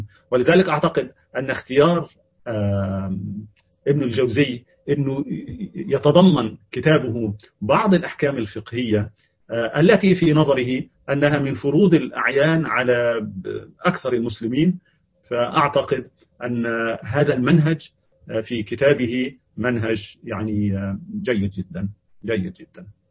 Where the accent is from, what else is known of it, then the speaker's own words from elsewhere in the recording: Egypt; هذا أحيانا يبدو غريبا على بعض الناس خاصة يعني مننا كمصريين